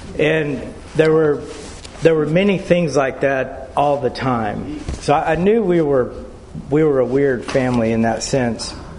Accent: Hobbs, New Mexico, United States; So, I grew up in Hobbs, New Mexico, which is a small town of 30,000 people, and I was in a traditional family of four.

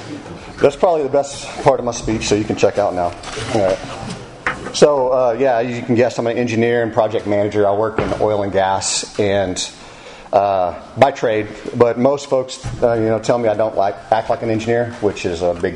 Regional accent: Lubbock, Texas, United States; born there; I was born in Lubbock.

